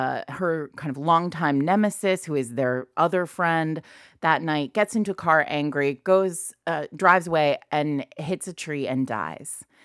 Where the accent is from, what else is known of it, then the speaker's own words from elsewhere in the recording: Rhode Island, United States; Yeah, when I was a kid, I grew up in Rhode Island, but my parents had this very cute little house in Ashland, New Hampshire